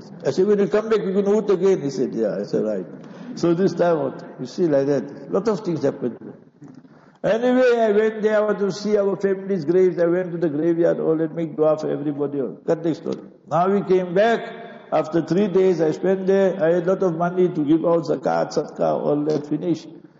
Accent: South Africa; I say, sir, me, I'm a South African. I came to visit Porbandar.

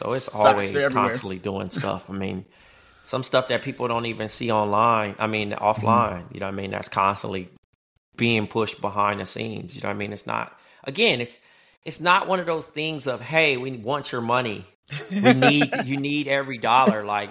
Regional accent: Compton, California, United States

